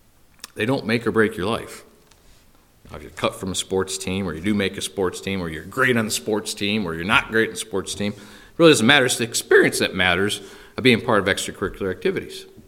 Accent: Elkhart, Indiana, United States; And my buddy Raleigh, who I grew up in the Elkhart, Indiana church.

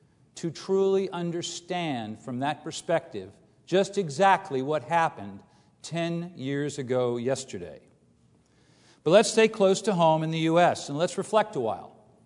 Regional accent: California, United States; I'm a Californian.

